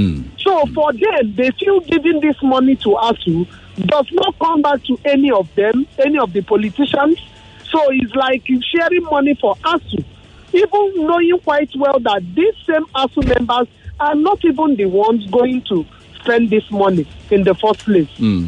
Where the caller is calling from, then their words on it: Lagos, Nigeria; I'm from Lagos.